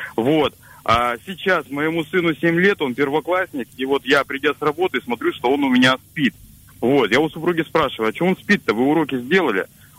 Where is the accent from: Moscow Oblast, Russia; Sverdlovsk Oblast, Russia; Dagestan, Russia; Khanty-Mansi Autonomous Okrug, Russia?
Khanty-Mansi Autonomous Okrug, Russia; Surgut; мне 35, я из Сургута.